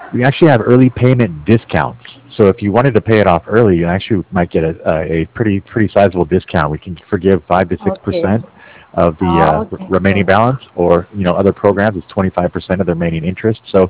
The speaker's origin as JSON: {"language": "English", "town": "Los Angeles", "region": "California", "country": "United States", "tie": "born or raised there", "said": "I grew up in Los Angeles, very familiar."}